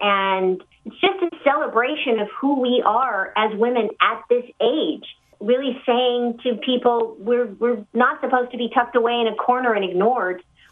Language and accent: English; Los Angeles, California, United States; But I grew up in the suburbs. I grew up in Los Angeles. You know, I was a valley girl, really.